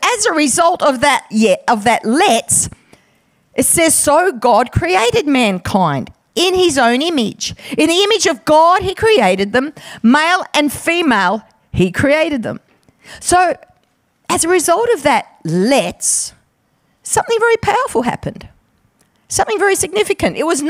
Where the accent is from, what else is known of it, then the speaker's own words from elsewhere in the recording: Perth, Western Australia, Australia; also born or lived in Sydney / Queensland; here in Adelaide in Happy Valley for 12 years. So I've been around. I've gallivanted around a bit. 14 years in Sydney. Lived in Queensland for 7 years. But I'm originally from Perth, and I've returned back.